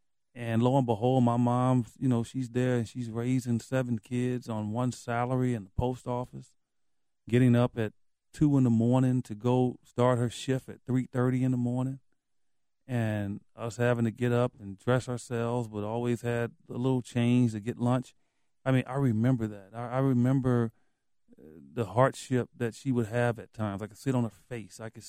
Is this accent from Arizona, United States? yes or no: no; Chicago, Illinois, United States; I grew up in Cabrini Green, which at the time was the worst housing project in the country.